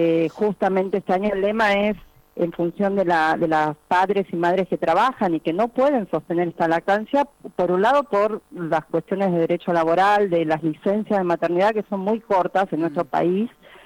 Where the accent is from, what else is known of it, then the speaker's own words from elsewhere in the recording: Tucumán, Argentina; now in Buenos Aires, Argentina; yo soy tucumana de origen, pero me vine a Buenos Aires